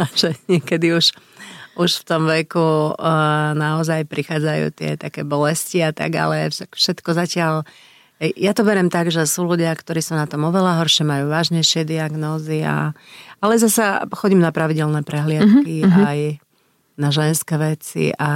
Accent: Košice, Košice Region, Slovakia; Ja pochádzam z Košíc, som z Košičanka a po skončení VŽMu sme chceli zostať v Bratislave.

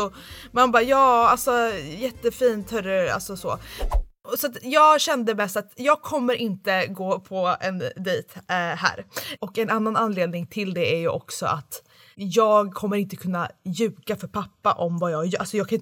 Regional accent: Italy; Jag är ju då i Italien, i mina hemtrakter då, för att fira påsk med min familj.

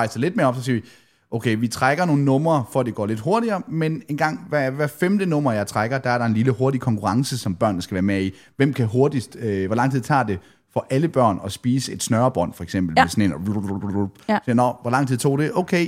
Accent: Norway; Danish is a second language; Jeg er fra Norge, men har en kone, der er halvt dansk

